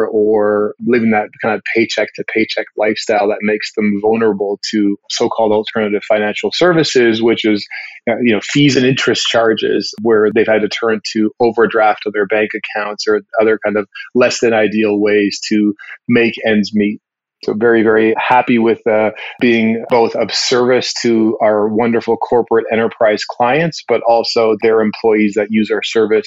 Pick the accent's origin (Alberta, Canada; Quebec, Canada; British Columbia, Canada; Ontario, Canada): British Columbia, Canada; Vancouver; now in Atlanta, United States; I'm from Vancouver, Canada originally and living in beautiful Atlanta, Georgia over the last few years.